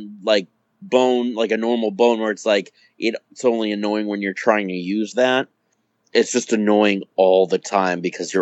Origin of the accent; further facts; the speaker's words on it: Boston, Massachusetts, United States; as you said, I'm from Boston, and retarded is... You know, par for the course around here.